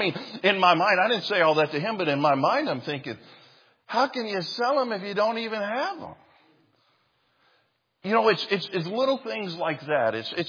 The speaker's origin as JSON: {"language": "English", "region": "Tennessee", "country": "United States", "said": "my wife's from Michigan and I'm from Tennessee. She had been told all of her life that Tennessee hillbillies don't even wear shoes."}